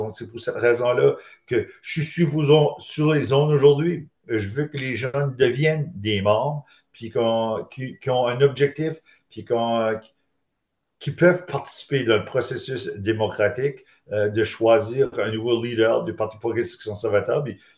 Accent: New Brunswick, Canada; Je suis un fier Acadien, je suis un fier gradué de l'Université de Moncton. Donc, pour moi, mes souches acadiennes, j'en parle tout le temps avec fierté.

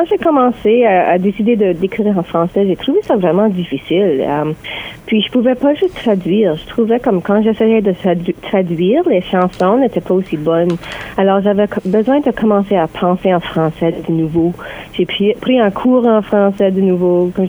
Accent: Campbellton, New Brunswick, Canada; now in Nova Scotia, Canada; Je viens de Campbellton, puis je suis déménagée en Nouvelle-Écosse, ça fait comme 20 ans. Puis j'ai perdu beaucoup de ma confiance dans la langue française.

